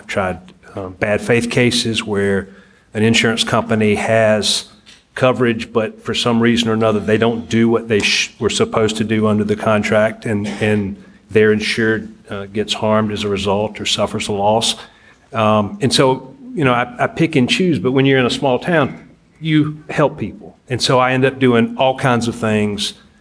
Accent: Anderson, South Carolina, United States; I'm from Anderson originally. I went to Clemson. I carried an orange book bag when I was at Carolina. I went to law school there.

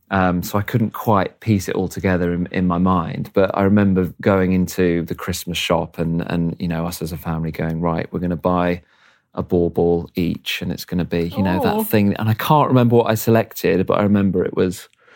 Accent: East Midlands, United Kingdom; So I grew up in Leicestershire. So fair way away, broadly speaking.

